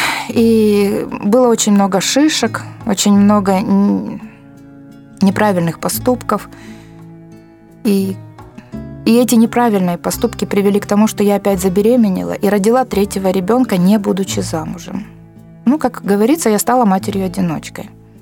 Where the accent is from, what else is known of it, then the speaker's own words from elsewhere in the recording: Kiliya, Odesa Oblast, Ukraine; born there; Вообще я родилась в Одесской области, в городе Килия.